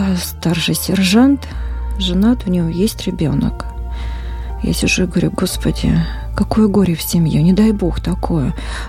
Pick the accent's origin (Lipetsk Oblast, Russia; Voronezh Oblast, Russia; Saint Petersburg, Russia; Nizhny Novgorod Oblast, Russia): Lipetsk Oblast, Russia; Lipetsk; Я говорю, вот мы из Липецка, мы жены.